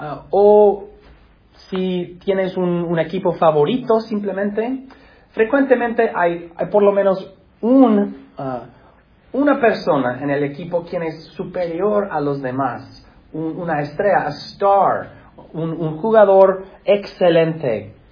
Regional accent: United States; Spanish is a second language; Nosotros, como americanos o estadounidenses, nosotros somos así más o menos con relación a nuestro ejército también. Somos los Estados Unidos

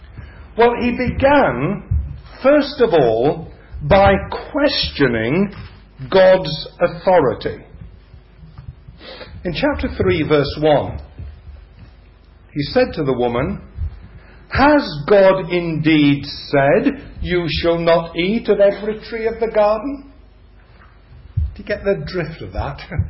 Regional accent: Yorkshire and the Humber, United Kingdom; Now, you know by now that I come from Yorkshire.

